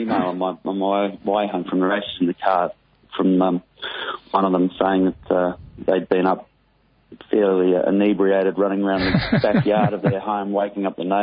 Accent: Sydney, New South Wales, Australia; born there; also born or lived in Melbourne / Singapore; I was born in Sydney and haven't lived here for a very long time, but I was keen, having lived away from Melbourne in Singapore for 8 years, I was keen to sort of give somewhere else a go rather than moving back to Melbourne.

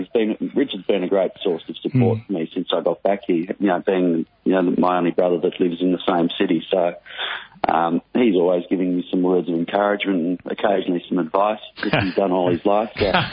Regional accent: Sydney, New South Wales, Australia; born there; also born or lived in Melbourne / Singapore; I was born in Sydney and haven't lived here for a very long time, but I was keen, having lived away from Melbourne in Singapore for 8 years, I was keen to sort of give somewhere else a go rather than moving back to Melbourne.

